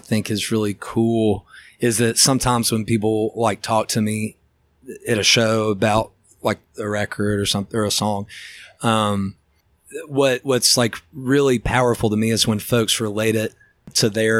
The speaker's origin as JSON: {"language": "English", "town": "Birmingham", "region": "Alabama", "country": "United States", "tie": "born or raised there", "said": "I grew up in Birmingham, like on the, you know, civil rights battleground"}